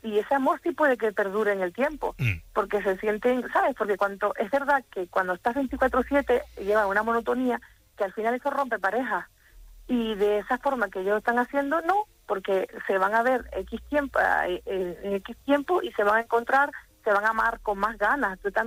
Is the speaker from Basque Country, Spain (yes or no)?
no; Canary Islands, Spain; me voy a las faldas del Teide aquí en mi pueblo, que es un monte precioso.